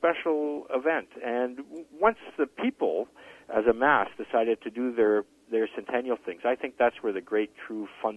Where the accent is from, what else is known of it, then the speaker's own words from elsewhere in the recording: Montreal, Quebec, Canada; I certainly felt it as a boy growing up in Montreal. I was just 7 years old.